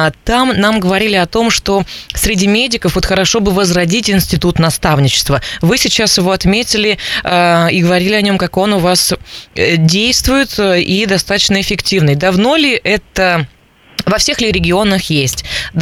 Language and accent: Russian; Chusovoy, Perm Krai, Russia; если взять мой родной город Чусовой, то там, наверное, этого миллиона не хватит.